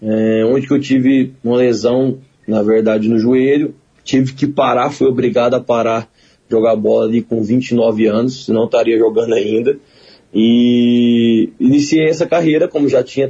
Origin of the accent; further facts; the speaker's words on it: Rio Verde, Goiás, Brazil; Eu sou de Rio Verde, Goiás. Rio Verde é uma cidade onde o futsal era muito forte na época.